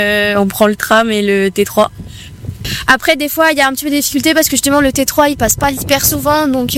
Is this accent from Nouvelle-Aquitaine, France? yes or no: no; Saint-Étienne, Auvergne-Rhône-Alpes, France; Je sûr que nous, on vient de Saint-Étienne, c'est prêt.